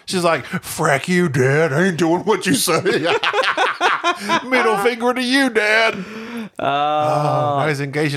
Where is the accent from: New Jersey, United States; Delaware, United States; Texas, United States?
Texas, United States; Good. We're from Texas. How are y'all?